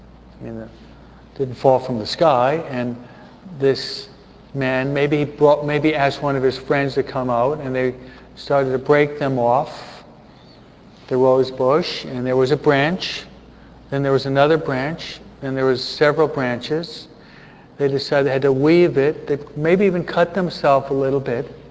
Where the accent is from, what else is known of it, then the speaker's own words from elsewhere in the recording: Hawaiian Gardens, California, United States; I'm not a professional gardener, even though I'm from Hawaiian Gardens.